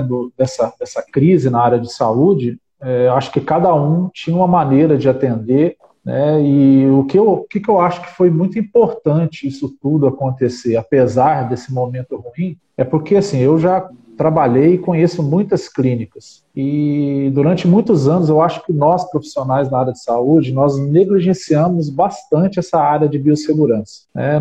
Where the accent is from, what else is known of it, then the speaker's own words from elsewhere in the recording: Volta Redonda, Rio de Janeiro, Brazil; eu sou de Volta Redonda, Rio de Janeiro.